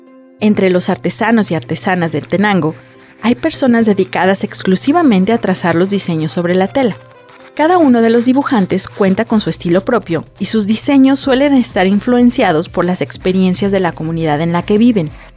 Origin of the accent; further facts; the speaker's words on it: Mexico; Y como soy mexicana, me llena de orgullo poder compartirlos contigo.